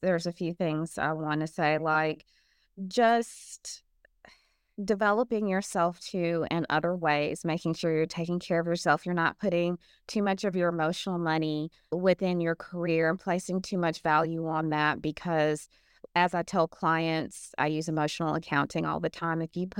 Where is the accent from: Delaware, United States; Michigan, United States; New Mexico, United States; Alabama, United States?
Alabama, United States; look, we're from Alabama here, and I don't know about anywhere else, but word of mouth is still king where I'm from.